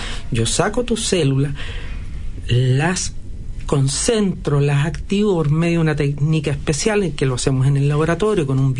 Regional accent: Chile; Tenemos las capacidades, los chilenos, de hacerlo. Yo viajé, aprendí afuera, pero lo aplico en mi país

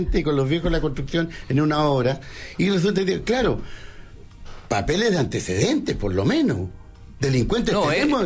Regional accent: Chile; Nosotros vivimos, como otros chilenos, también nos íbamos a Argentina a trabajar en forma ilegal

